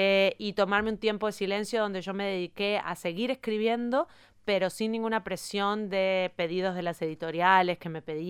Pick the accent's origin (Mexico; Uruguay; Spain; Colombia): Uruguay; now in France; soy una latinoamericana, pero entonces como vivía en Uruguay, es otro tipo de latinoamericano.